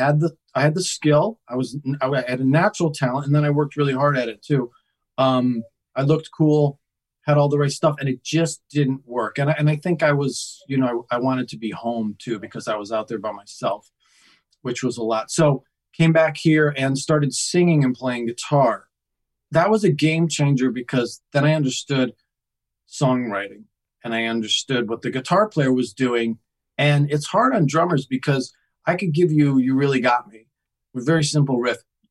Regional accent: Connecticut, United States; Well, I grew up in Connecticut, and I didn't have any older brothers or sisters

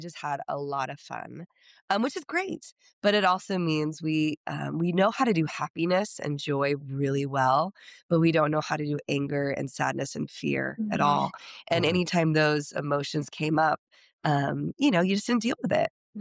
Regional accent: San Diego, California, United States; Yeah, well, I grew up in San Diego and kind of in the intro, you mentioned being a missionary's kid, which is also kind of a strange thing to be a missionary's kid in San Diego.

